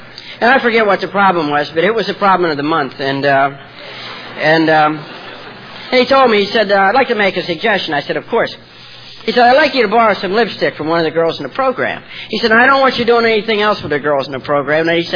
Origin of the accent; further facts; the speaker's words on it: Martins Ferry, Ohio, United States; born there; And I was born in Ohio, on the Ohio River, a small town called Martins Ferry.